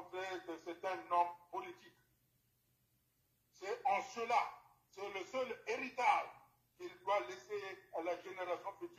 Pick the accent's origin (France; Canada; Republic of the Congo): Republic of the Congo; Et les solutions chez nous, au Congo, se trouvent dans notre propre histoire.